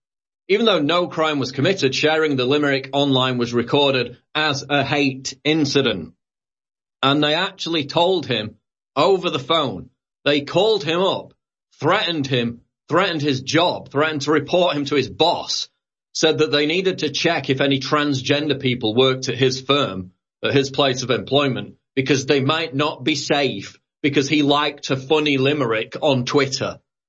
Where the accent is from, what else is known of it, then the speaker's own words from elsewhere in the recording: United Kingdom; a few big news stories from my home country of the UK